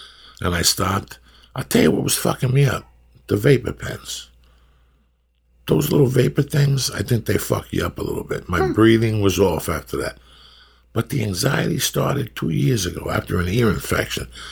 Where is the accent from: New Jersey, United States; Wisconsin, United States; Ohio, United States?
New Jersey, United States; North Bergen; I come from the second hilliest town in the country. I come from North Bergen, New Jersey.